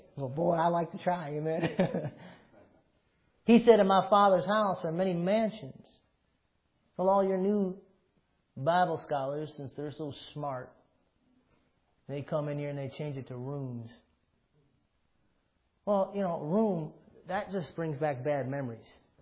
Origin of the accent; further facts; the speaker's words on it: United States; I appreciate all the luxuries that comes with being an American